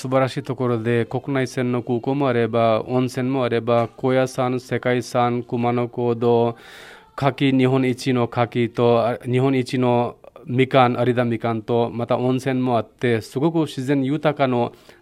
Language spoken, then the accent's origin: Japanese; India; Japanese is a second language; now in Wakayama, Japan; インドから参りました